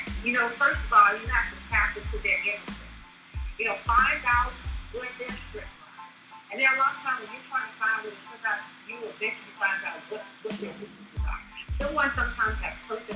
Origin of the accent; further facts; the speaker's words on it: Shaw, Mississippi, United States; I'm from Shaw, but I have recently moved to Cleveland, which is right down the road. So I'm a Mississippi Delta girl.